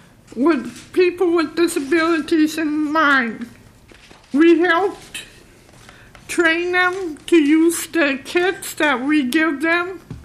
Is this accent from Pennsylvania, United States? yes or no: no; Hibbing, Minnesota, United States; I am originally from Hibby, Minnesota, the Iron Range, and there is nothing up there.